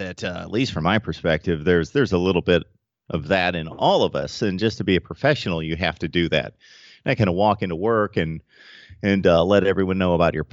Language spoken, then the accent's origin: English; Chicago, Illinois, United States; born there; By the way, I was born in Chicago as well.